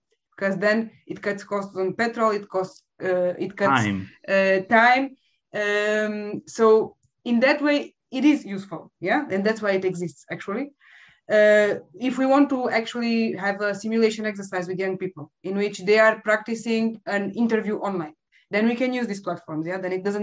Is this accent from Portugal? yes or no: yes; Portugal; born there; English is a second language; I was born in Portugal. I have Portuguese parents